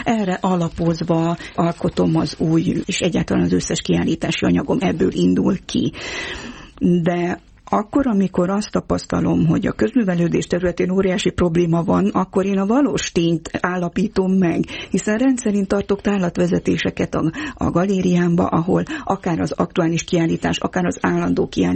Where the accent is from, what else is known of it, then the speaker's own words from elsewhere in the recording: Korond, Harghita, Romania; egy olyan családból származom, Erdélyből, Korondról … korondi fazekasmester, a népművészetmestere